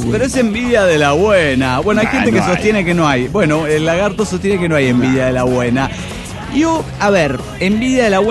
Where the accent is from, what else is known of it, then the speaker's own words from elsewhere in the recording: Cancún, Quintana Roo, Mexico; Hola, ¿cómo están? Soy la motherfucker de Cancún, Quintana Roo.